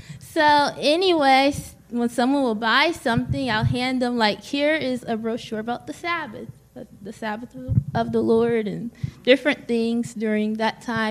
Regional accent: Peachland, North Carolina, United States; from Peachland, North Carolina. And we have a farm.

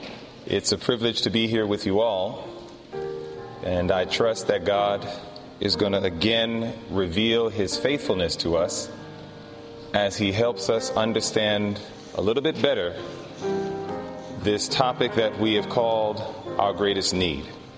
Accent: Atlanta, Georgia, United States; I come from Atlanta, Georgia. That is where I live. Not specifically Atlanta, but nevertheless, I am in that area.

